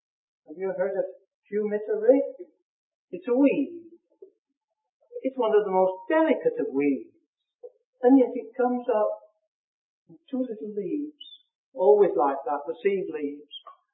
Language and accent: English; Preston, North West England, United Kingdom; Probably the notices indicate that I come from Preston. Just a little group of people who meet in fellowship there every fortnight.